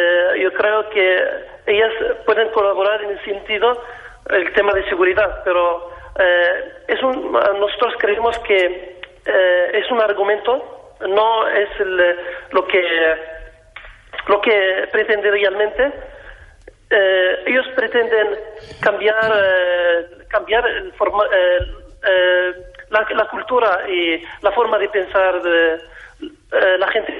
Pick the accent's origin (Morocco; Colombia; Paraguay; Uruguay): Morocco; Soy de Marruecos.